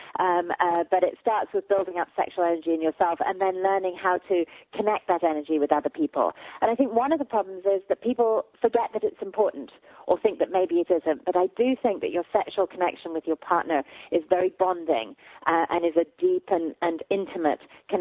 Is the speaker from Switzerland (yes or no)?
no; England, United Kingdom; now in United States; I'm from England originally. I've been in America for 20 years, though. I'm married to an American. So I think I've taken root here, but I'm originally from England.